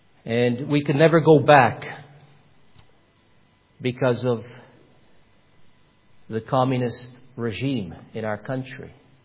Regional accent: Canada; we did come to Canada in 1981. I grew up in Canada.

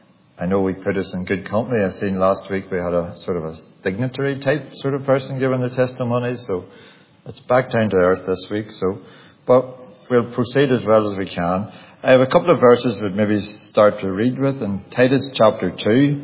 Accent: Northern Ireland, United Kingdom; I was brought up in the Clocker Valley. I came into this world back in September 1972. Born to Wills and Lucinda, so before you all calculate, I'm still in my 40s, so still just, I'm the second eldest.

